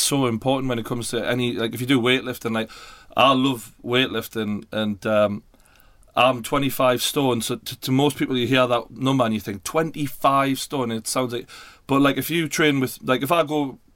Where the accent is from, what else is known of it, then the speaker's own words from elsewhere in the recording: North East England, United Kingdom; So me now, in my head, I speak the truth and I'm a Geordie, basically, is the way it is.